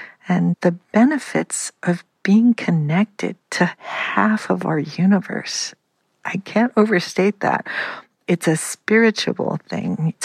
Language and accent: English; New England, United States; now in Pittsburgh, United States; When I grew up in New England, you could just walk outside and look up and see the Milky Way. But when I arrived in Pittsburgh, the sky had started to decline in quality.